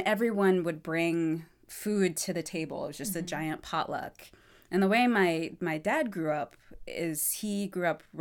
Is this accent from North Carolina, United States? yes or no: yes; North Carolina, United States; I grew up in North mm-hmm. Carolina.